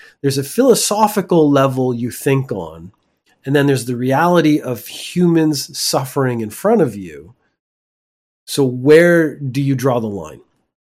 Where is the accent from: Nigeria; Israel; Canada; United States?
Canada; now in Japan; So I'm Canadian. I'm a liberal Canadian, which is essentially a communist, socialist bastard. I live in Japan